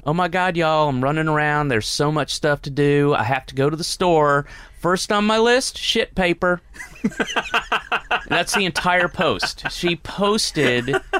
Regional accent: New York, United States; also born or lived in Atlanta, United States; I was born in Atlanta in the South, and but moved away when I was like five. So I came from New York, and I was an alien to so many people

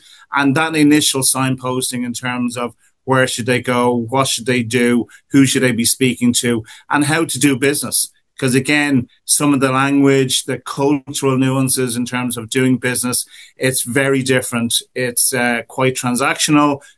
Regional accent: Ireland; certainly being Irish helps get your foot in that door.

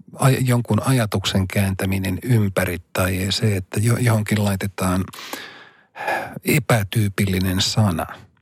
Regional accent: Rovaniemi, Lapland, Finland; Kun tästä on muutama vuosi aikaa, niin mun kotikaupunkini, Rovaniemen

